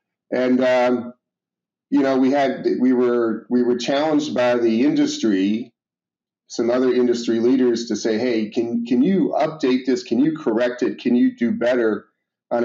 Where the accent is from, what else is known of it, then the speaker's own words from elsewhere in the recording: Ohio, United States; I grew up in Ohio on a small dairy farm.